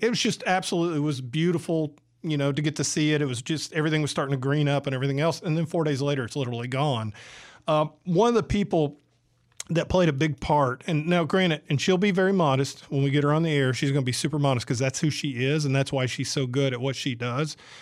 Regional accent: Southern United States, United States; And I'm from the South.

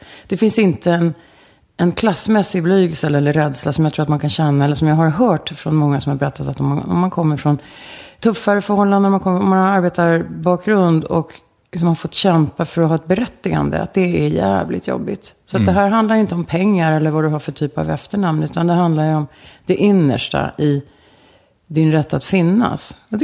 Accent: Stockholm, Stockholm County, Sweden; jag är ju Brommabarn, så det här, jag kommer ju tillbaka till mina hemtrakter.

